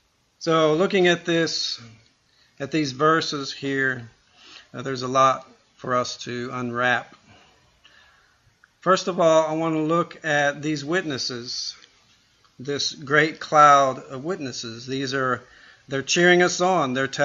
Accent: Georgetown, Texas, United States; I'm from Austin, Texas area, specifically Georgetown.

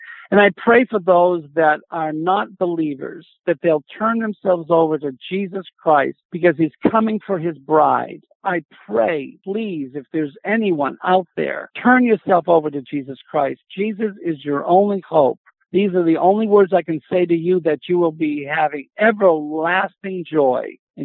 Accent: United States; I mean, I am an American through and through.

